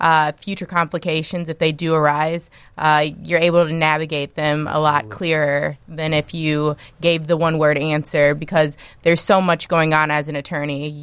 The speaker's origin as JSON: {"language": "English", "town": "Milwaukee", "region": "Wisconsin", "country": "United States", "said": "I'm from Milwaukee, Wisconsin."}